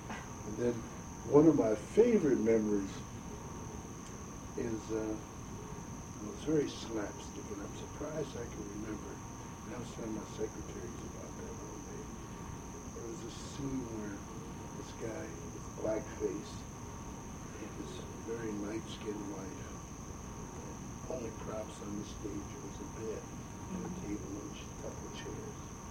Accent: Saginaw, Michigan, United States; And one of the funniest things growing up in Saginaw that I always remember

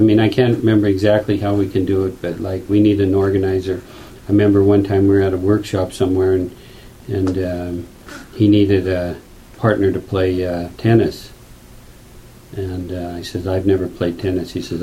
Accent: Illinois, United States; I'm from Illinois.

